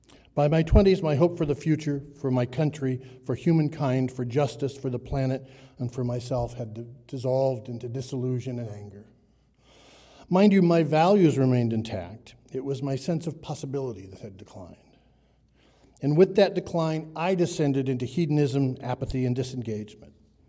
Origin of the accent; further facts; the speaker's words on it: California, United States; born there; I was born in the Promised Land, Southern California in the 50s.